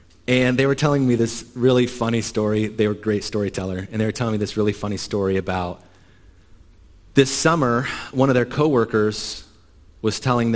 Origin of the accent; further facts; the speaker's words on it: Ohio, United States; But much of Ohio was in drought. Morgan County, my hometown, was in a severe drought all summer.